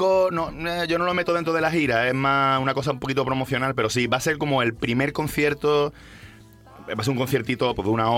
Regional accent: Málaga, Andalusia, Spain; Yo soy de Málaga, vamos.

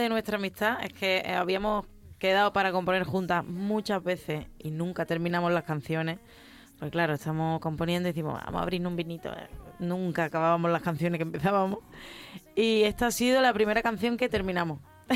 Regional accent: San Fernando, Andalusia, Spain; now in Madrid, Spain; De San Fernando, de Cádiz.

